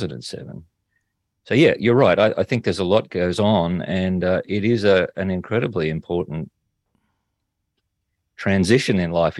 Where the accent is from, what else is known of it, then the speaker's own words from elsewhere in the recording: Toowoomba, Queensland, Australia; And then I went back to my hometown of Toowoomba and joined a ministry team